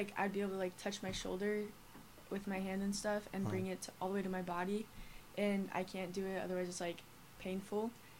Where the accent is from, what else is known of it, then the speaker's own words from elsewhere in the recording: Salt Lake City, Utah, United States; and I'm a freshman here, and I'm from Salt Lake City, Utah.